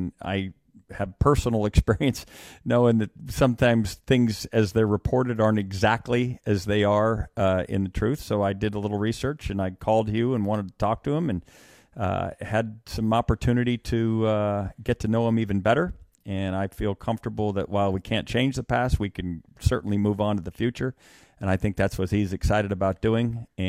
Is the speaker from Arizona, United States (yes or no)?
yes; Arizona, United States; We'll see if the Hot Shots can't get things going in Arizona. Really excited about also going home to my hometown